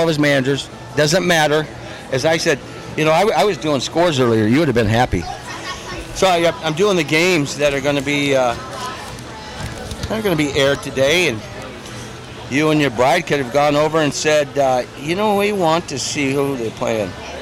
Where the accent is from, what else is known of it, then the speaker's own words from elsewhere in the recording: Sioux City, Iowa, United States; You know, I grew up in Sioux City, Iowa, which is 90 miles north of 90 miles north of Omaha, and I was always a Willis Reed fan.